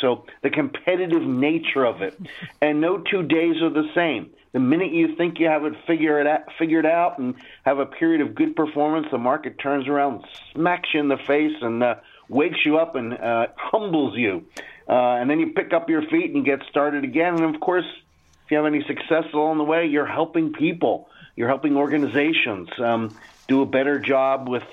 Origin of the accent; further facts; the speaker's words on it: Philadelphia, Pennsylvania, United States; So, yeah, I grew up in a row home in Northeast Philadelphia.